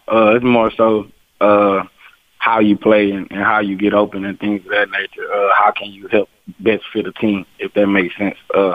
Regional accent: Houston, Texas, United States; I just came back to my hometown, Houston, to work out for a couple of days and see my fam.

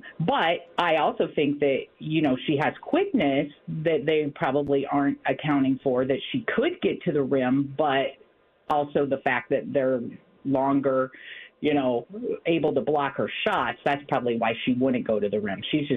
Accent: Iowa, United States; I grew up in Iowa, played girls basketball until I started following Iowa men's basketball as a junior high student

